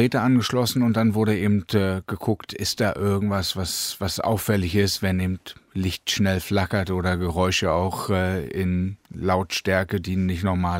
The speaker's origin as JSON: {"language": "German", "town": "East Berlin", "region": "Berlin", "country": "Germany", "tie": "born or raised there", "said": "Ich bin in der DDR groß geworden und das hängt halt natürlich auch nah beieinander in Ost-Berlin."}